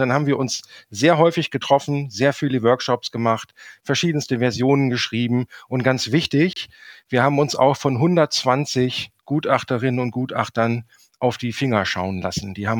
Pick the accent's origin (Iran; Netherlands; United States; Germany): Germany; Saxony; Wenn Sie den noch sehen wollen, müssen Sie bei uns in Sachsen ins Erzgebirge hochfahren